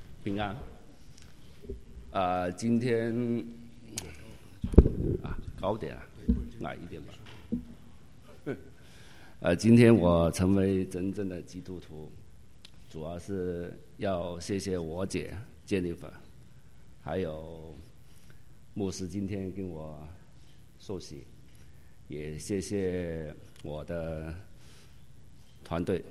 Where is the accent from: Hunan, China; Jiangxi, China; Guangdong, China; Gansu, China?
Guangdong, China; Guangzhou; 我来自国内广州，生长在一个虔诚的佛教家庭，对于宗教没有多大的观念